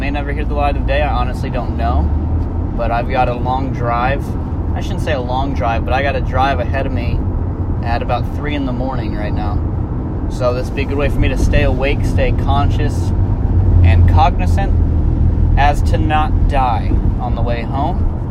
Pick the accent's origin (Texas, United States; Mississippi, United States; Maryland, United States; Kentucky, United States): Texas, United States; I prepared so hard for the winter being up living in the Northwest because I don't live here, and I came from Texas